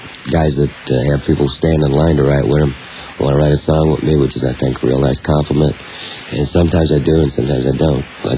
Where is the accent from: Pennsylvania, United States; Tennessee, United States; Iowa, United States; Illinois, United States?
Illinois, United States; Maywood; I was growing up in Maywood, Illinois.